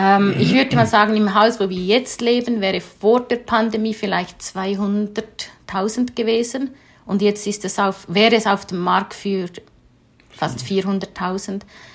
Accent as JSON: {"language": "German", "country": "Switzerland", "said": "Also wenn die fragen ja meistens, wo seid ihr her, wegen unserem Akzent. Und wenn du dann Schweiz sagst, dann sind die hin und weg."}